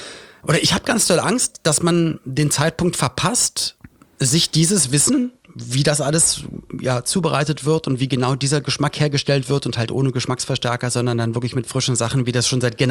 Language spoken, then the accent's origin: German; Berlin, Germany; gab es alte Berliner Tradition oder Spandauer Tradition, wo ich herkomme